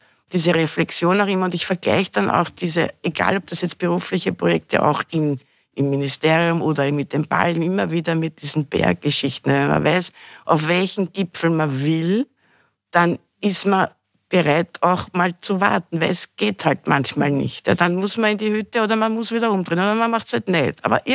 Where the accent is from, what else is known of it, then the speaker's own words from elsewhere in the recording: Vienna, Austria; die Kultur, wie ich als Wienerin, das ist aufgelegt, sowas zu machen, diese Kultur zu vermitteln.